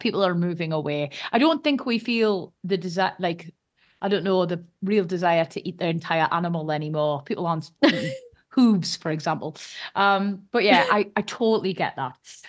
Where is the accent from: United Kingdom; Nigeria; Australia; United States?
United Kingdom; Oh, honestly, mate, I feel like that's really nice to hear as a Brit.